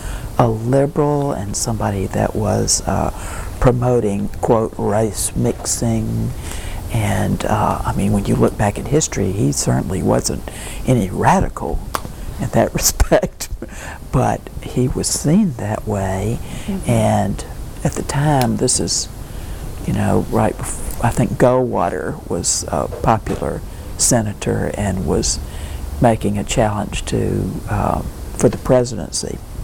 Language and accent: English; the South, United States; if you can imagine growing up in the South where the only black people that were ever referred to or that you ever personally knew were servants